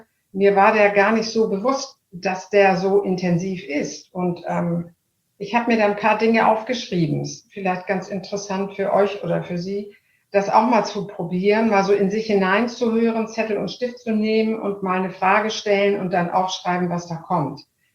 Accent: Hamburg, Germany; Ich bin Hamburgerin und liebe Hamburg sehr.

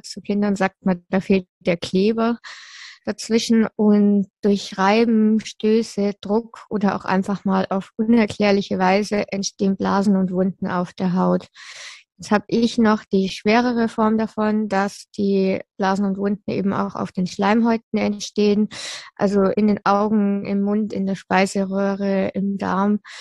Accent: Würzburg, Bavaria, Germany; born there; ich bin in Würzburg geboren, meine Eltern haben damals noch in Würzburg gelebt

